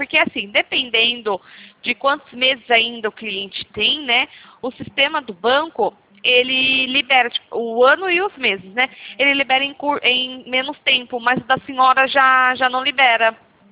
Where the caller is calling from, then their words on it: Piracicaba, São Paulo, Brazil; Eu sou daqui de Piracicaba, São Paulo. Um pouquinho longe.